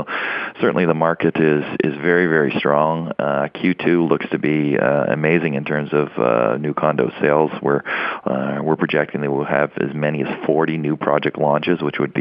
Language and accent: English; Canada; So when I moved back to Canada, which I am Canadian